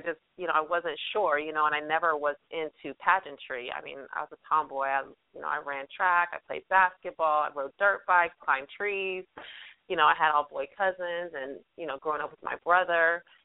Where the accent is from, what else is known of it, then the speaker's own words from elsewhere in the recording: Arizona, United States; also born or lived in Decatur, Illinois; I am originally from Decatur, Illinois, which is a small town, which is south of Chicago, Illinois. My dad moved us to Arizona, so he moved us to the West Coast when I was about 10, grew up there